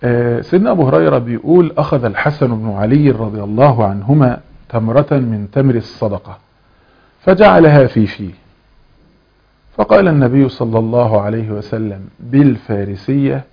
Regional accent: Egypt; دي كلمة مشهورة عندنا في مصر، ممكن في الأرياف حتى كمان

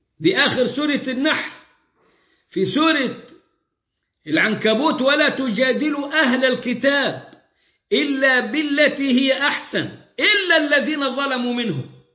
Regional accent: Egypt; بيننا كمصريين

